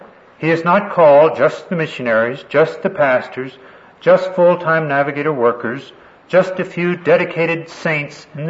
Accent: Texas, United States; I grew up down in East Texas, and the particular church that I grew up in, it was a sin to have what in those days they call mixed bathing.

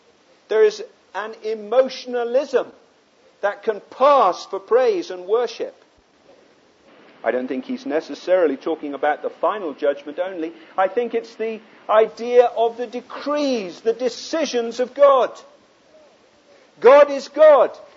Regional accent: England, United Kingdom; I'm an Englishman. You know, the stiff upper lip and all of that.

